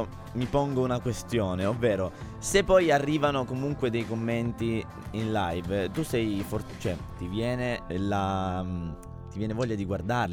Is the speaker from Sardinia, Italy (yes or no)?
no; Apulia, Italy; Cioè io sono pugliese, capito?